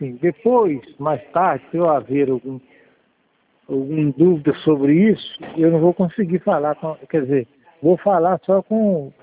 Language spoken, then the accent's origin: Portuguese; Rio de Janeiro, Brazil; Não, eu sou do Rio mesmo. Da Gema.